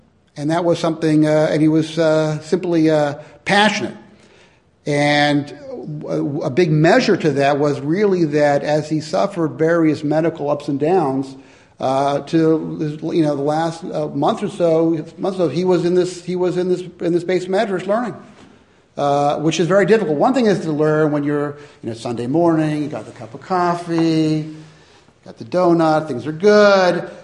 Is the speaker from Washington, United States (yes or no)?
yes; Seattle, Washington, United States; Ron and I grew up in Seattle.